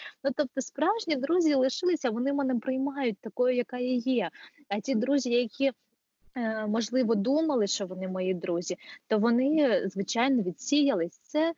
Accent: Cherkasy, Cherkasy Oblast, Ukraine; Київ, я сама родом з Черкас

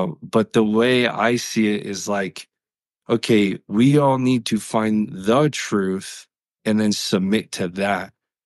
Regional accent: Connecticut, United States; now in Colorado, United States; I live in Colorado, United States. It's beautiful here. I love it. I was raised in Connecticut.

